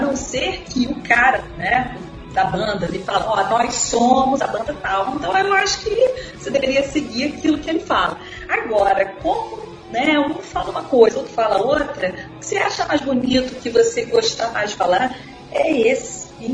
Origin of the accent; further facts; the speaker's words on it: Brazil; born there